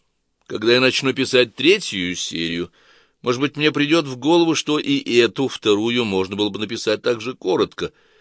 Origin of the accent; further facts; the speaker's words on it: Moscow, Russia; also born or lived in Tbilisi; Родился я в Тбилиси. Через год меня привезли в Москву, где и живу по сей день.